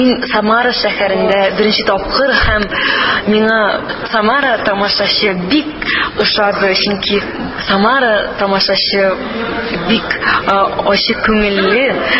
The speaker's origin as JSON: {"language": "Tatar", "country": "Latvia", "lives_now": "Kazan, Russia", "said": "Мин Латвиядан татар кызы килдем Казанга укырга, укыйм Казан дәүләт мәдәният һәм сәнгать университетында"}